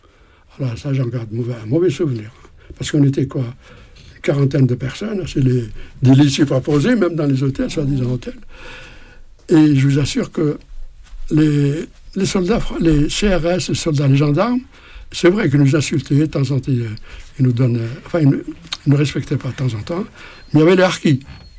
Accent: Saint-Étienne, Auvergne-Rhône-Alpes, France; Et moi, je suis de Saint-Étienne, donc je me libère

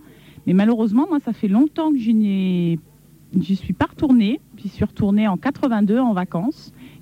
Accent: Djibouti; also born or lived in Maisons-Alfort, France; je suis née à Maison Alfort, mais j'ai vécu très longtemps à Djibouti. C'est en Afrique.

